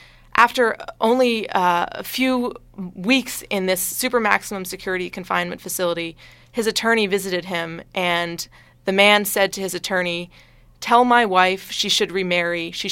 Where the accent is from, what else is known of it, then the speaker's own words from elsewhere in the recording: Boston, Massachusetts, United States; I'm from Boston originally.